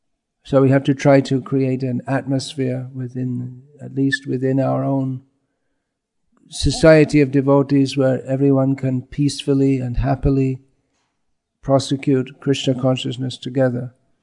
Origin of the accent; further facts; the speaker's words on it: England, United Kingdom; born there; I was born in England, and you'll see they're very common there.